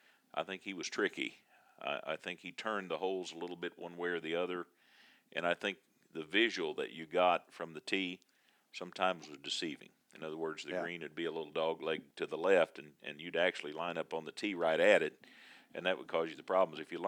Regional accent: Indiana, United States; I'm from here.

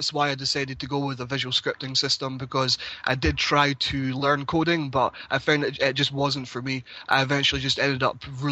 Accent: Scotland, United Kingdom; from Fife.

